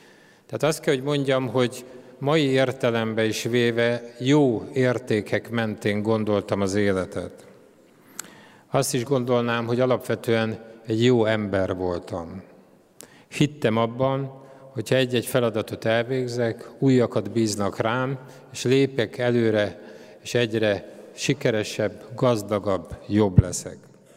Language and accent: Hungarian; Tiszalök, Szabolcs-Szatmár-Bereg, Hungary; also born or lived in Szombathely; Szombathelyen születtem, Szabolcsban, Tiszalökön nevelkedtem gyerekként, de a gimnáziumot már Szombathelyen fejeztem be. Egy évig voltam katona Szegeden, és utána az akkori Német Demokratikus Köztársaság fővárosában, Berlinben végeztem el a közgazdasági egyetemet.